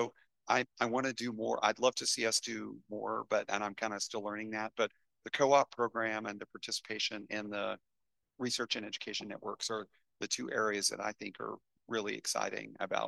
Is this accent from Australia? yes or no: no; Deep South, United States; the challenge of a lot of the areas like where I grew up in the Deep South have really felt that manufacturing loss